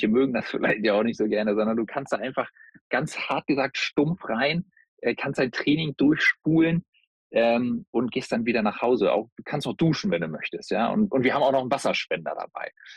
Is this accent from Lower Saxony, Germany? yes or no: yes; Peine, Lower Saxony, Germany; Also ich komme ja ursprünglich aus Peine quasi, ne? In Niedersachsen.